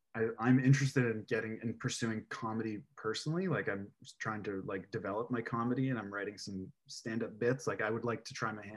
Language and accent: English; Toronto, Ontario, Canada; I grew up watching it was Channel 44 for me in the Greater Toronto area.